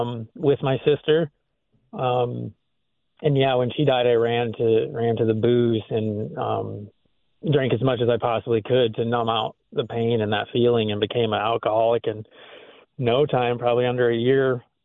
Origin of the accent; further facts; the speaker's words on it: Plankinton, South Dakota, United States; I grew up in Plankinton, South Dakota. So close to Mitchell, South Dakota, east side of South Dakota, small town, about 700 people.